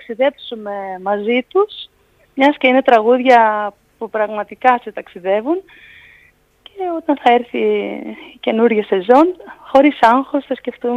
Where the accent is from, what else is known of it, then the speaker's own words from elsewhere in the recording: Thessaly, Greece; Γιατί είμαι και εγώ από τη Θεσσαλία.